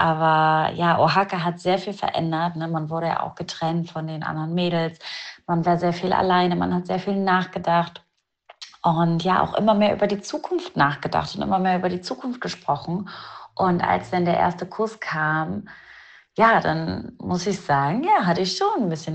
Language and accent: German; Hamburg, Germany; weil ich wirklich sehr an meiner Heimatstadt Hamburg hänge